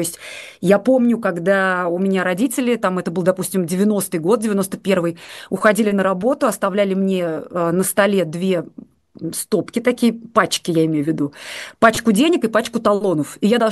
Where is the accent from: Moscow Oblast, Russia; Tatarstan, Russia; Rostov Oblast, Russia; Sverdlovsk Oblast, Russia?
Tatarstan, Russia; Kazan; А я росла в Казани.